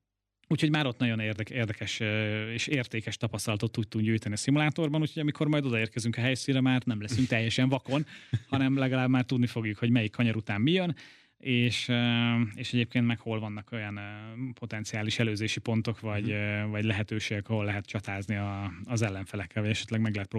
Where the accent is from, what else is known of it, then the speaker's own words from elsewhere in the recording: Hungary; nagyon jó érzés a hazai közönség előtt versenyezni itt Magyarországon. Magyarként